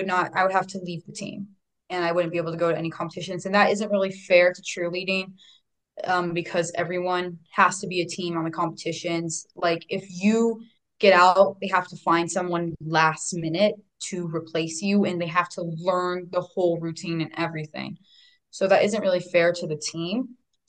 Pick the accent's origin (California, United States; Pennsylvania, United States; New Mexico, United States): California, United States; Loomis; now in Los Angeles, United States; I moved front to LA from Loomis, California, which is a very small town, probably no one really ever heard of. So LA is much more different than where I used to live